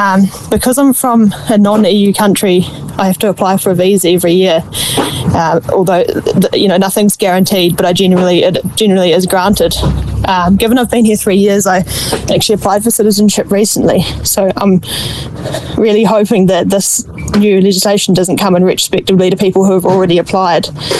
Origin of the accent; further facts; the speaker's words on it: New Zealand; moved away as an adult; now in Ireland; I'm from New Zealand. I'm 29. I'm married to an Irish man. We bought a house here about 2 years ago. I've been in the country for 3 years.